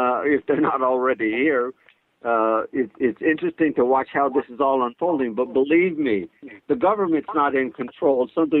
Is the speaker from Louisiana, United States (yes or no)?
yes; Louisiana, United States; I'm from Louisiana, so there's a lot of hurricanes down in the area.